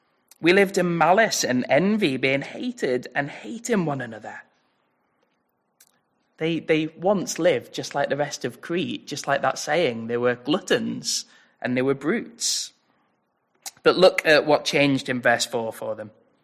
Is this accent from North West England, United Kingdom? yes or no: yes; Liverpool, North West England, United Kingdom; But I'm actually from Liverpool. I've lived there all my life. I've never moved. I've always been from there.